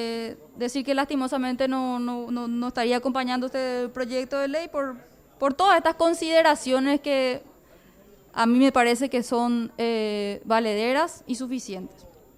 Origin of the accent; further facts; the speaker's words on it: Paraguay; A mí, por ejemplo, como paraguaya y como representante del pueblo, me duele cuando llegan acá las malas noticias